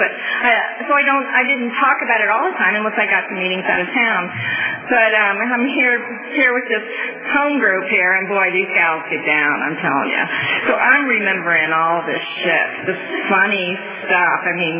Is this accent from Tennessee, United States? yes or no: no; St. Louis, Missouri, United States; You know, when I was a kid, growing up in St. Louis, I was scared of everybody on the street.